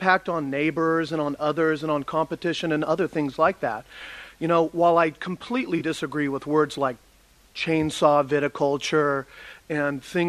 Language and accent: English; Dry Creek Valley, California, United States; personally, I was born and raised in Dry Creek Valley. I have an opportunity to represent it now.